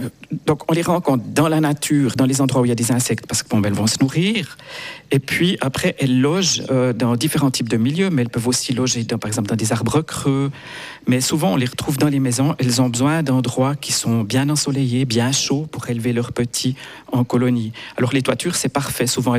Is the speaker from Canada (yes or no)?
no; Switzerland; chez nous, en Suisse